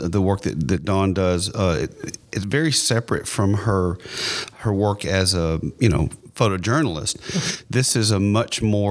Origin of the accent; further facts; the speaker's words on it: Tennessee, United States; I'm originally from Hickman County, but my father is from Nashville. I've got pretty deep roots in the state and especially in the city.